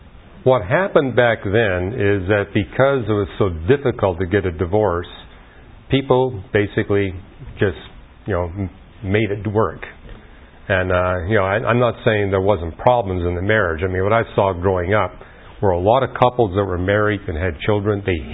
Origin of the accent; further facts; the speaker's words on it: Canada; when I was a child growing up in Canada, divorce was not easy.